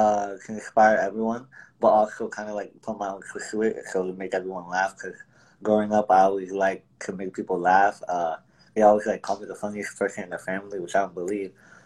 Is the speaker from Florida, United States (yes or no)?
yes; Orlando, Florida, United States; I'm 20 years old. I'm from Orlando, Florida, and I do funny TikTok videos, but also go to college as well.